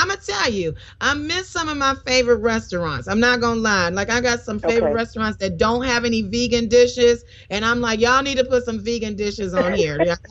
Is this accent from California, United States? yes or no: no; Detroit, Michigan, United States; from the D, my hometown.